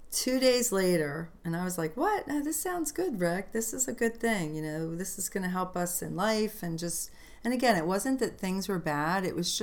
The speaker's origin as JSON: {"language": "English", "country": "United States", "said": "I mean, I'm American, so I know, right?"}